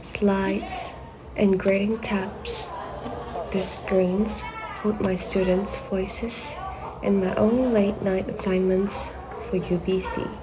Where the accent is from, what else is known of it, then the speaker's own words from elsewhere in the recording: Macau; from Macau. Teacher by day, grad student by night.